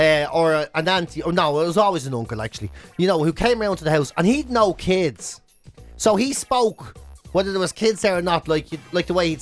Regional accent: Ireland; We get growing up in Ireland, there's a crossover of etiquette.

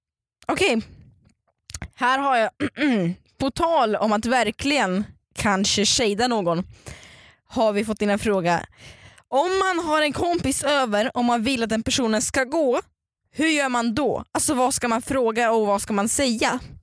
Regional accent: Russia; Det är bara för att jag är ryss.

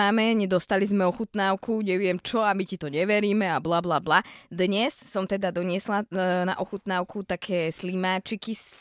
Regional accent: Stankovce, Trenčín Region, Slovakia; ja som ze Stankoviec

